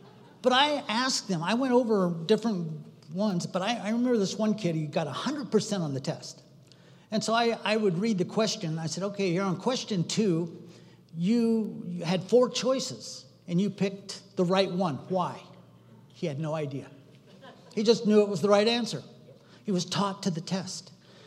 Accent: United States; born there; See, I thought because I was born in America, I had to go to church

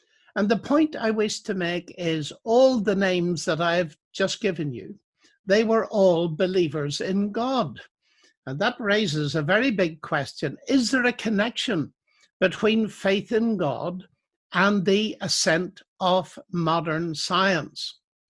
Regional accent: Ireland; And you'll forgive me as an Irishman, quoting our only Irish Nobel Prize winner for physics, E.T.S. Walton

